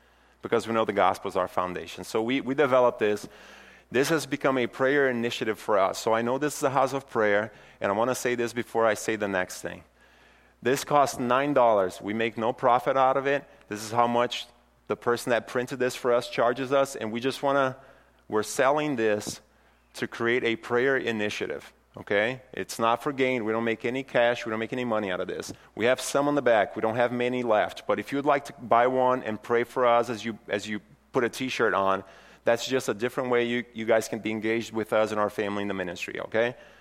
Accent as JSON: {"language": "English", "country": "Brazil", "tie": "born or raised there", "lives_now": "United States", "said": "I'm not American, I'm not an American citizen, and I grew up in Brazil, was born in Brazil"}